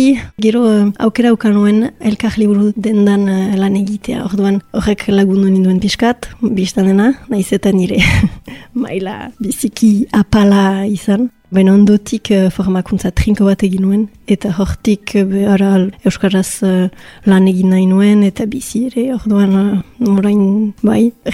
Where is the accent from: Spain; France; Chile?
France; Bayonne, Nouvelle-Aquitaine; moved away as an adult; Baionan sortu nintzen eta ugoi urte arte Baionan bizi nintzen. Eta gero nire lehen bidaia handia egin nuen estatu batuetara